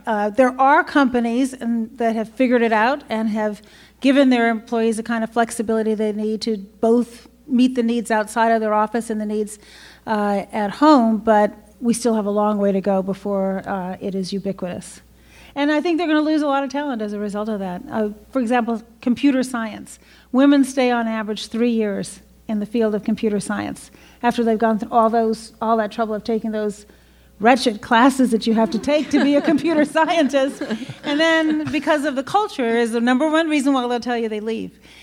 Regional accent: Chicago, Illinois, United States; And I know I'm from Chicago.

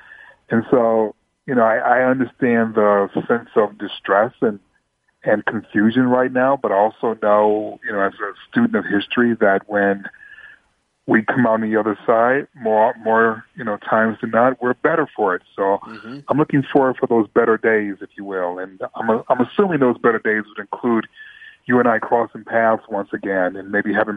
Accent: Detroit, Michigan, United States; I'm from Detroit.

